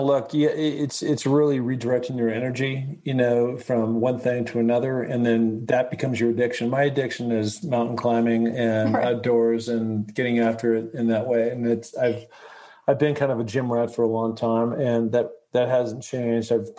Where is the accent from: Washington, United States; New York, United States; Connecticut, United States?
Washington, United States; Seattle; now in Sun Valley, United States; even growing up in Seattle, as I guess sort of in nature